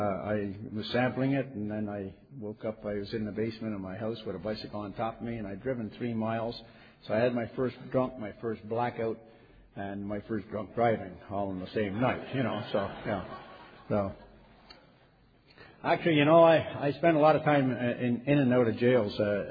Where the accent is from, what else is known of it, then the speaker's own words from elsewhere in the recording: Montreal, Quebec, Canada; now in Toronto, Canada; I'm an alcoholic. I'm a member of the Half Century Group in Toronto. But in actual fact, I was born in Montreal. So I'm called